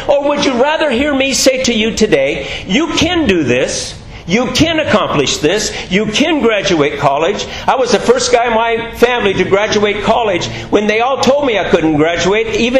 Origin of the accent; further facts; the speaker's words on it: California, United States; We grew up in Orange County. Orange trees everywhere. You could buy an acre of ground for whatever.